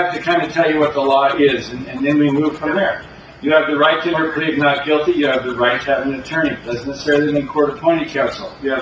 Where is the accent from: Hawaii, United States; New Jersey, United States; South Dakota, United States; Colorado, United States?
Colorado, United States; I didn't live in Denver, I was from Colorado, but back when I lived there, Castle Rock and Aurora were miles and miles apart.